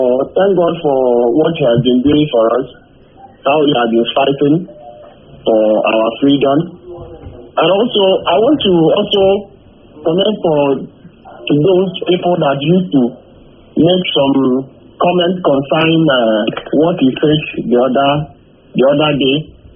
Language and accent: English; Enugu State, Nigeria; now in Nasarawa State, Nigeria; from Enugu State.